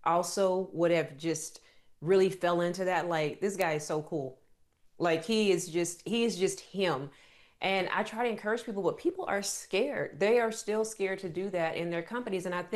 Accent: Oklahoma, United States; I grew up in Oklahoma, born and raised. I still live here in Oklahoma

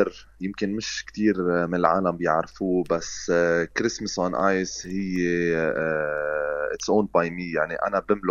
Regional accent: Lebanon; أنا من لبنان

